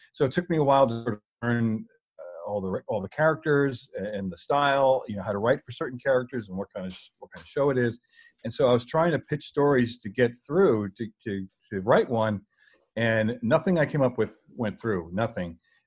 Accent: New York, United States; also born or lived in New Jersey; Growing up as a kid, I grew up in the New York area, New York, New Jersey area, in the pre-cable days

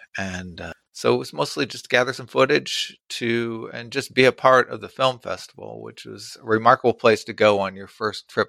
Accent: United States; Of course, I'm an American.

